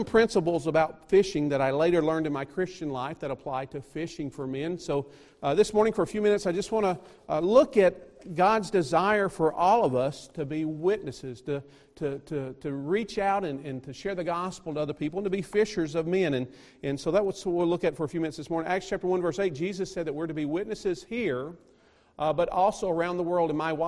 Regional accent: Alabama, United States; when I grew up in Alabama on the Tennessee River.

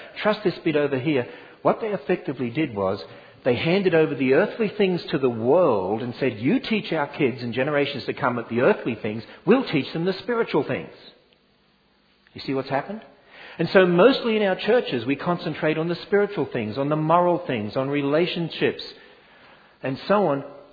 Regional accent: Australia; I'm an Australian. Australians are pretty blunt.

